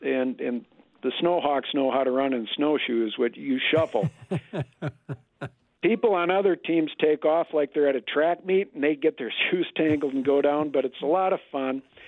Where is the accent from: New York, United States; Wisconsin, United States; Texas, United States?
Wisconsin, United States; Oshkosh; born there; I was born in Mercy Hospital in Oshkosh